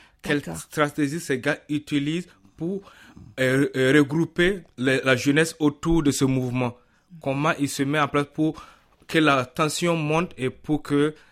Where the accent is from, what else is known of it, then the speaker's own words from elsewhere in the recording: Burkina Faso; Et je viens du Burkina Faso, que l'on dit le pays des hommes intègres